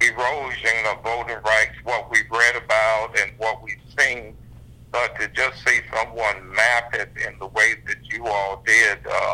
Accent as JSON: {"language": "English", "region": "North Carolina", "country": "United States", "tie": "born or raised there", "said": "I'm from North Carolina originally. That's my birthplace, and family, have extended family out of Cumberland County, and just North Carolina, and grew up in the county of the governor that erased black voters in North Carolina, in Wayne County"}